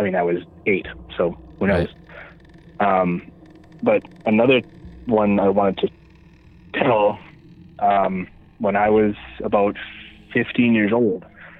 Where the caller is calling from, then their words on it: Manitoba, Canada; from Manitoba.